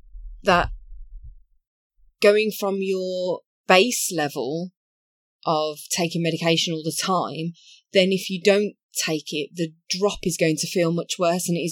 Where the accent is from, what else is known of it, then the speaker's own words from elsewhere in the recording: United Kingdom; I think as British folk, we brush things under the carpet, we put skeletons in the closet